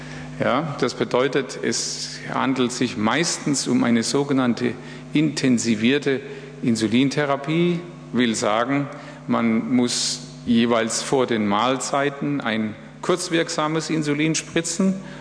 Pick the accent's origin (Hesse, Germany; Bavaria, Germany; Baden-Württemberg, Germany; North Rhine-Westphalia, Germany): Baden-Württemberg, Germany; Ich bin ja Badener